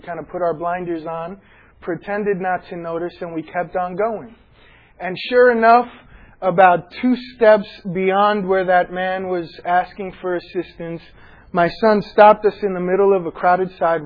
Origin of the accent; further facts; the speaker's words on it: New York City, New York, United States; I'm from New York City. We've got an amazing Chinatown in Manhattan, another one in Brooklyn.